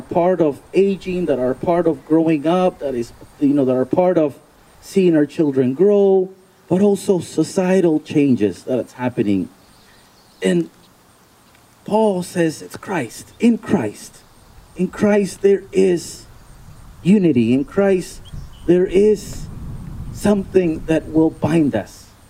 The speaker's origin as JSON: {"language": "English", "region": "the South", "country": "United States", "said": "I'm from the South, so I've heard different accents all around."}